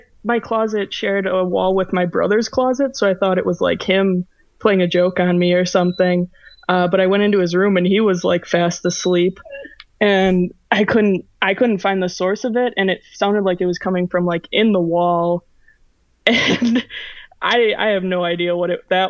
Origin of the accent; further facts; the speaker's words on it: Oshkosh, Wisconsin, United States; Yeah, I'm from Oshkosh, Wisconsin.